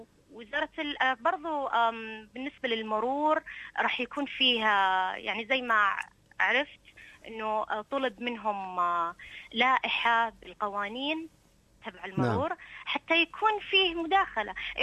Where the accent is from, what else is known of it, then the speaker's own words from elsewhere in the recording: Unaizah, Al-Qassim, Saudi Arabia; في مدينتي منطقة القصيم مدينة عنيزة لا صحيح أنها صغيرة